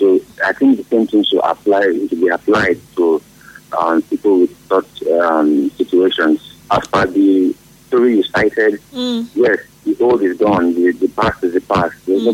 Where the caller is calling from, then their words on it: Rwanda; I'm calling from Rwanda.